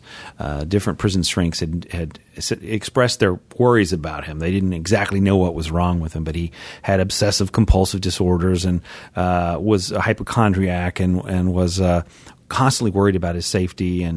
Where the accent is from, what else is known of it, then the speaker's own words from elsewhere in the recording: Memphis, Tennessee, United States; because I grew up in Memphis and I heard about that all the time.